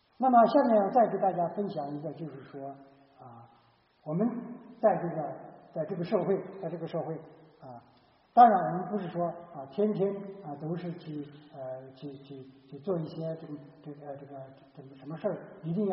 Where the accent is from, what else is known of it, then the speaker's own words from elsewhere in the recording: China; 如果对中国用，我们是中国来嘛